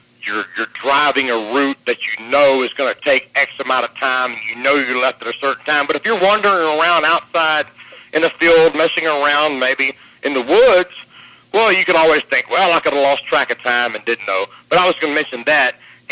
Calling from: Atlanta, Georgia, United States; in Atlanta.

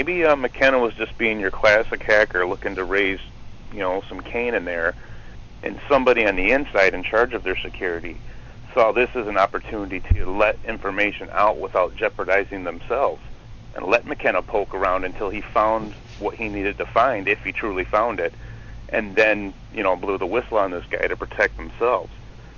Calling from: Grand Rapids, Michigan, United States; Hey, this is … from Grand Rapids, Michigan.

